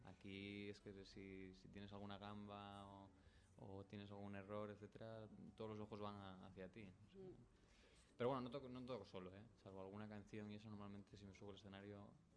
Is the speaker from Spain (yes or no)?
no; England, United Kingdom; Spanish is a second language; es que soy inglés